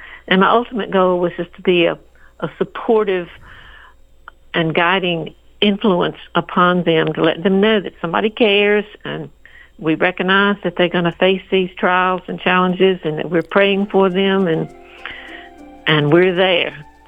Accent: North Carolina, United States; and I'm from North Carolina, and our public schools, I don't think, do enough

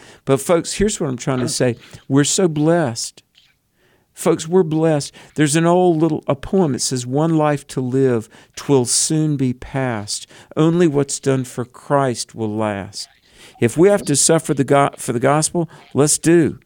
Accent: United States; So I'm a pampered American.

